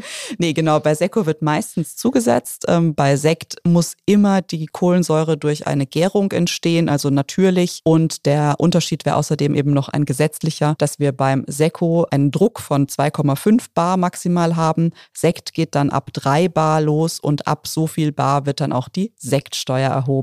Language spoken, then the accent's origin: German; Bad Dürkheim, Rhineland-Palatinate, Germany; weil ich komme ja aus Dürkheim, ja, Wurstmarkt